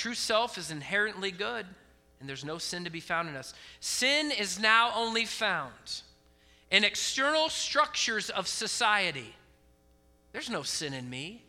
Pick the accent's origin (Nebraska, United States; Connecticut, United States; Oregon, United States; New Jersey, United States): Oregon, United States; I grew up in Oregon. It's very liberal in Oregon.